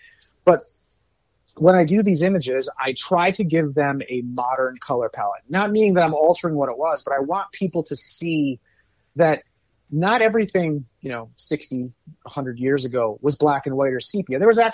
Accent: Troy, United States; I'm proud Trojan. So I grew up in Troy. Troy's my hometown. So I'll always have a special place in my heart for Troy.

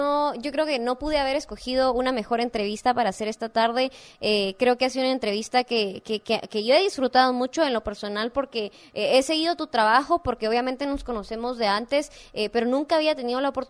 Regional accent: Guatemala; mi niñez en Guate, en el techo de mi casa

